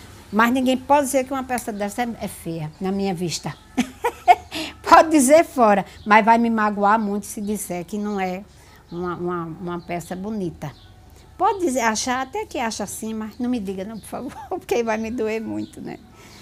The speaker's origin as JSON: {"language": "Portuguese", "town": "Vicência", "region": "Pernambuco", "country": "Brazil", "tie": "born or raised there", "said": "eu nasci e me criei aqui em Vicência."}